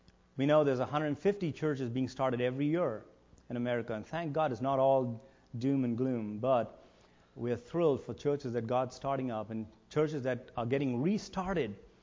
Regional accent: India; now in United States; God brought us to America in 2005. I was born and raised in India.

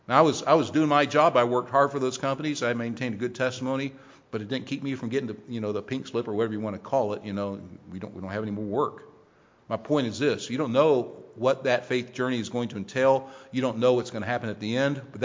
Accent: Canton, Ohio, United States; I worked back in my hometown in Canton, Ohio for about a 2-year period

